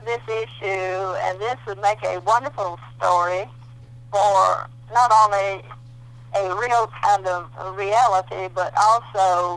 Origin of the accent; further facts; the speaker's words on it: Athens, Georgia, United States; I'm from Georgia. I've lived just outside of Athens, Georgia, where the University of Georgia is. And I grew up in this general area.